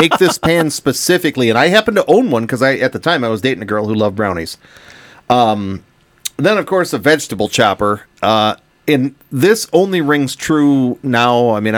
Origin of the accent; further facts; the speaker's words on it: Ireland; Because I'm Irish.